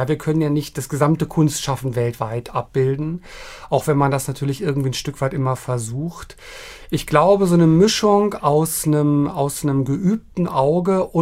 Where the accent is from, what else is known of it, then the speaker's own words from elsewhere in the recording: Berlin, Germany; ich bin ja in West-Berlin groß geworden